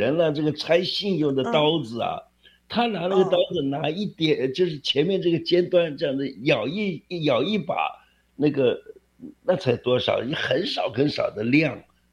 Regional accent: China; 一小撮，我们中国人用的词儿啊，一小撮，

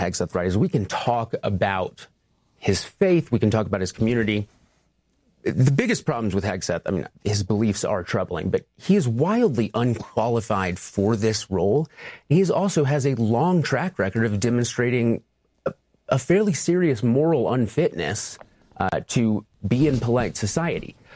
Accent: Nashville, Tennessee, United States; I grew up in the Reformed community in and around Nashville, Tennessee. My father is actually a pastor.

